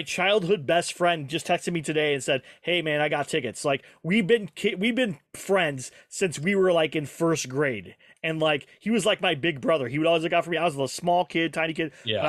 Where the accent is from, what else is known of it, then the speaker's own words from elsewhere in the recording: Texas, United States; Because I have people that I grew up in Texas, so I have people that know me from childhood coming to see me do stand-up